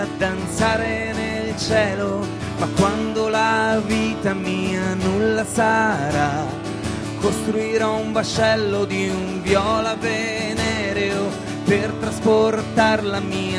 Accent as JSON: {"language": "Italian", "town": "Orvieto", "region": "Umbria", "country": "Italy", "said": "perché io poi vengo da Orvieto, che è un posto che ha le sue problematiche."}